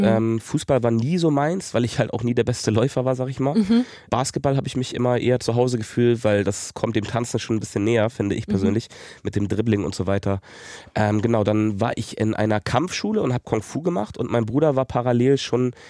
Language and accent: German; Hamburg, Germany; Ich bin in Schnelsen aufgewachsen und auch in einem recht guten Viertel.